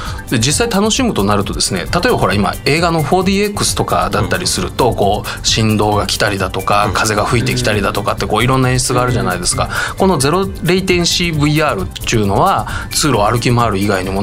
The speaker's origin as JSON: {"language": "Japanese", "region": "Fukuoka", "country": "Japan", "said": "あの私福岡出身でございまして、はいはいはいはい、あの福岡はですね、うん、LCC が非常に便利に使える土地なんですよね、"}